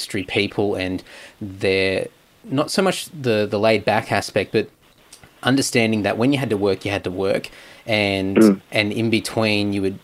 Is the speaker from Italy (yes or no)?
no; Redcliffe, Queensland, Australia; I was growing up in Redcliffe in Queensland, and I worked in a local music store.